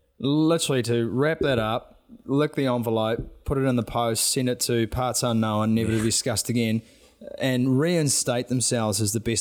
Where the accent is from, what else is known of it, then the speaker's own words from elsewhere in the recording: New Zealand; And I don't want to see that as a Kiwi.